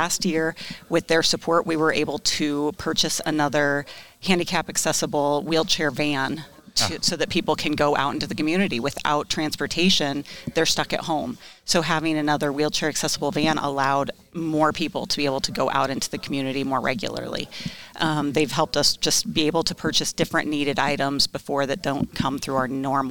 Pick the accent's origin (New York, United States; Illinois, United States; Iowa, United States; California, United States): Iowa, United States; Pella; Yeah, I'm a Pella native, and I have actually been with COC for 24 years now.